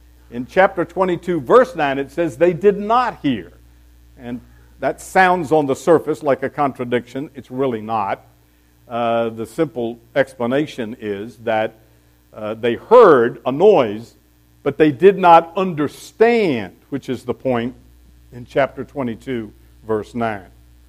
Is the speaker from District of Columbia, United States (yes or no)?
no; Florida, United States; I grew up in Florida, and all the girls I dated when I got to be a teenager went to Baptist churches